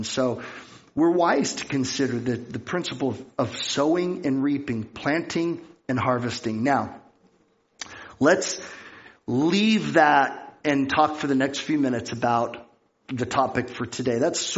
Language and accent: English; California, United States; And so I grew up in California